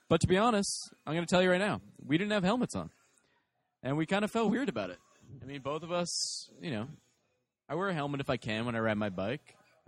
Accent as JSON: {"language": "English", "town": "Needham", "region": "Massachusetts", "country": "United States", "tie": "born or raised there", "lives_now": "San Francisco, United States", "said": "I grew up in Boston, outside of Boston, in Needham."}